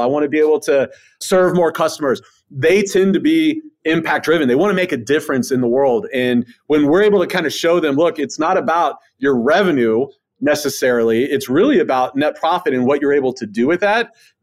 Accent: Alabama, United States; also born or lived in Florida; but I'm from Alabama. I'm from Northwest Florida. You know, I'm a simple guy.

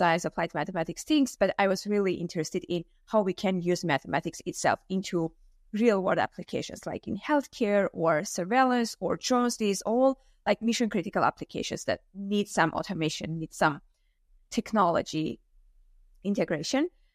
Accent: Armenia; moved away as an adult; now in France; originally I'm from Armenia. I did my undergrad in applied mathematics and informatics in Armenia. Then I started doing my master's in information technologies, then moved to France doing my second master's at Grenoble University.

